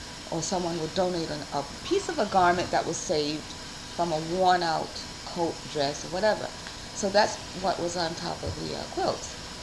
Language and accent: English; Springfield, South Carolina, United States; born there; I was born in Springfield, South Carolina, January 9th, 1939.